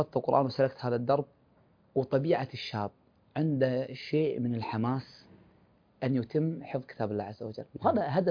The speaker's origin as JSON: {"language": "Arabic", "country": "Kuwait"}